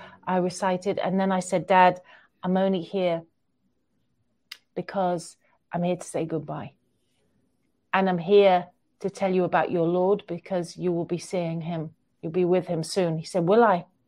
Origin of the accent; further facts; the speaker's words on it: Manchester, North West England, United Kingdom; And when he found out I was from Manchester, he's like, "Oh, that's amazing.